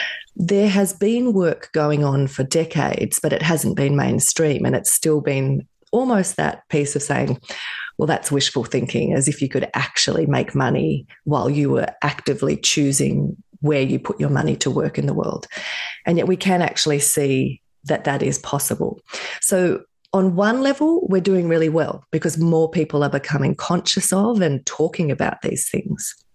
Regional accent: Australia; I grew up in Australia in a family that really our core values were around things like work ethic and independence and perspective and social justice.

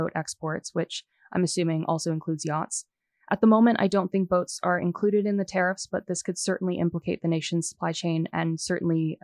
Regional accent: Canada; Sorry, I'm Canadian, so I say aluminum.

